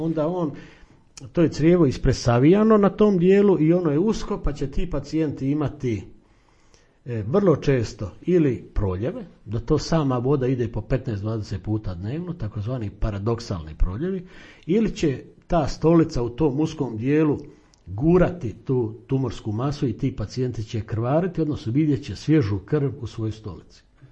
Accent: Croatia; mi smo Hrvati prilično čudni po pitanju odnosa prema vlastitom zdravlju

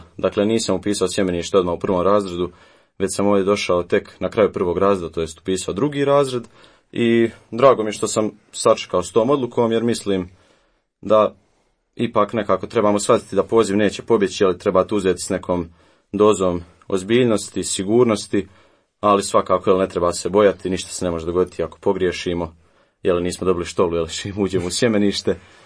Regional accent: Mostar, Federation of Bosnia and Herzegovina, Bosnia & Herzegovina; imam 16 godina, dolazim iz Mostara, iz Hercegovine, konkretno iz župe Svetog Ivana Apostola Evanđelista. U Mostaru sam završio osnovnu školu i prvi razred opće gimnazije Fra Grgije Martića.

